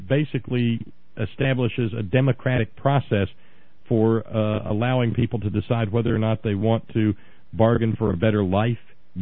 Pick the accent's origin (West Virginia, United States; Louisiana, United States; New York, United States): West Virginia, United States; In my home state of West Virginia, we know that Nick Joe Rahal, my congressman, is on board with it.